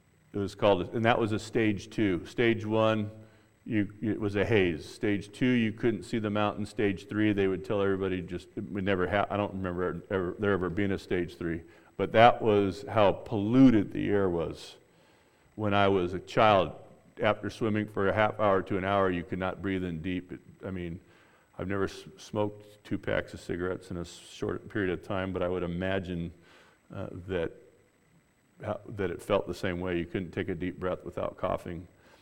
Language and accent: English; Glendora, California, United States; And I grew up in Glendora, California, the smoggiest city in the nation when I was growing up